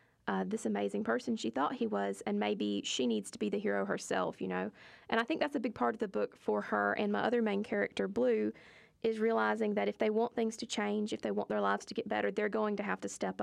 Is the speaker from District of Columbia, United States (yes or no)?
no; Claxton, Georgia, United States; I'm from Claxton, Georgia, so it's about 50 miles west of Savannah, and I've lived there my whole life with my family, and it's really cool to be from a small town.